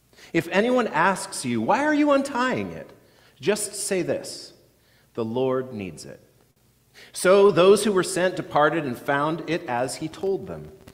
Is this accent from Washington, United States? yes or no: yes; Edmonds, Washington, United States; First, I want to remember the 4th of July parades in my hometown of Edmonds.